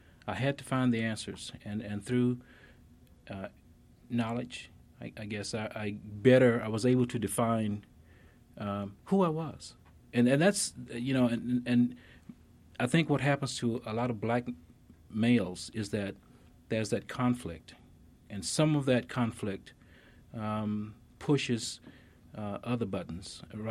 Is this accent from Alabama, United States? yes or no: yes; Alabama, United States; I grew up in Mobile County in Alabama, and was basically just curious about how things were set up.